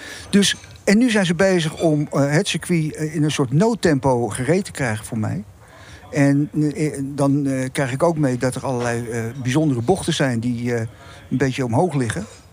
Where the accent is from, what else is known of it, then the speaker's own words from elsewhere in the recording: Zandvoort, North Holland, Netherlands; also born or lived in Amsterdam; Ik ben in Zandvoort getogen. Ik ben geboren in Amsterdam.